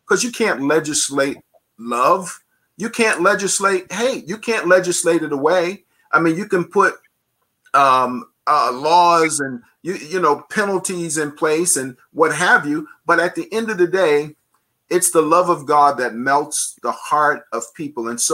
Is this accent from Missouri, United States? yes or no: no; New York City, New York, United States; Well, for me, Patrice, and growing up in New York, and I shared this story, many people think New York is a melting pot.